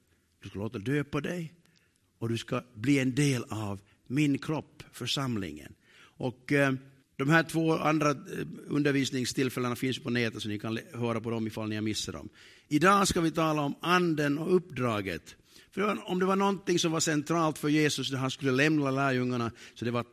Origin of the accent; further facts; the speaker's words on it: Sipoo, Uusimaa, Finland; jag är uppvuxen i södra Sibbo. I en liten församling som kallades Taborförsamlingen på den tiden.